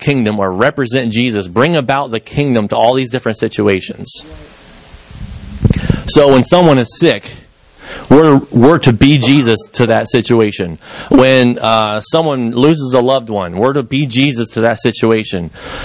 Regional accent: United States; We have, as Americans, I love being an American.

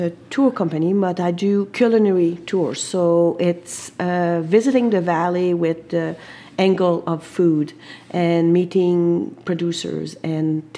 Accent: Quebec, Canada; English is a second language; also born or lived in Vancouver / Prince George; I was from Quebec, but I've been in BC for quite a long time.

